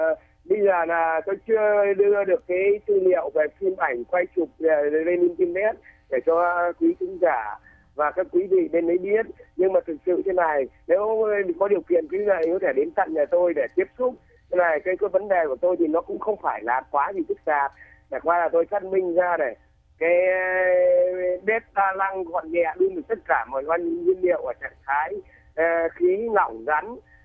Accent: Hanoi, Vietnam; bản thân tôi là người có gốc Hà Nội, những Hải Phòng, bố tôi là sinh ra tại Hải Phòng mà, gốc dễ Hải Phòng mà

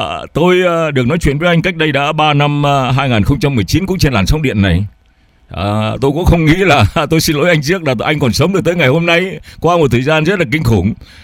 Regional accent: Northern Vietnam, Vietnam; Tôi cũng là dân Bắc Kỳ di cư. Ngày xưa tôi cứ hay ngạo tôi là khi Bắc Kỳ di cư vô trong Nam đi xuống tàu còn đem theo rau muống luộc.

